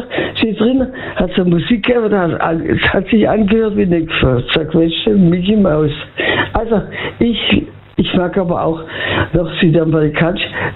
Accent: Baden-Württemberg, Germany; born there; now in Freiburg, Germany; Inzwischen wohne ich in Freiburg, aber geboren bin ich in Hohenlohe.

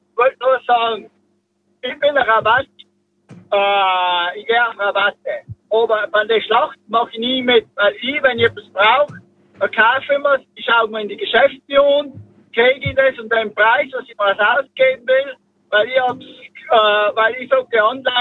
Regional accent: Trentino-Alto Adige, Italy; ich war bei uns in Südtirol, da sind viele Betrüger drunter

